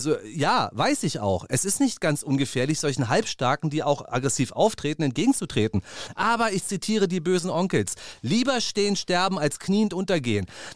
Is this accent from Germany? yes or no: yes; Berlin, Germany; Aber ich bin aus Neukölln und ich bin hier groß mit Zylinder, ihr Bitches.